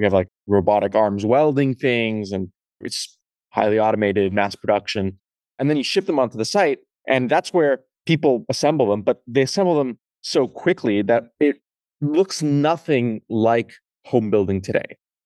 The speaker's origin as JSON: {"language": "English", "country": "Canada", "tie": "born or raised there", "said": "I grew up in Canada"}